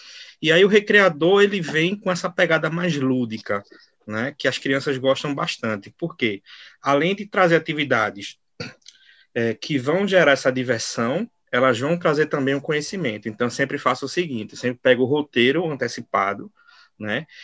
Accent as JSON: {"language": "Portuguese", "town": "Limoeiro", "region": "Pernambuco", "country": "Brazil", "lives_now": "Recife, Brazil", "said": "Estou falando aqui de Recife, né? Sou de Limoeiro, uma cidadezinha aqui perto, mas eu moro já há uns 20 e poucos anos aqui em Recife, essa terra arretada aqui do Nordeste."}